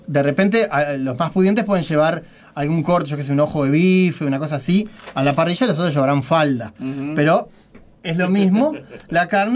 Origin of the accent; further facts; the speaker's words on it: Montevideo, Uruguay; Que nosotros, como montevideanos, ignoramos esas carnes.